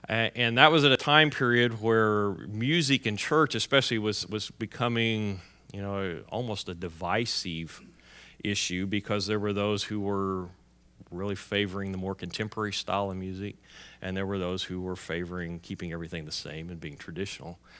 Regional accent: Oklahoma City, Oklahoma, United States; moved away as an adult; I grew up in Oklahoma City. I grew up in a very conservative, traditional Disciples of Christ church.

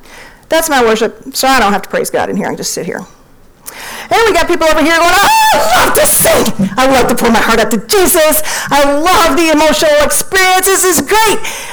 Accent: Texas, United States; I'm a Texan. I belong here. I don't like the cold.

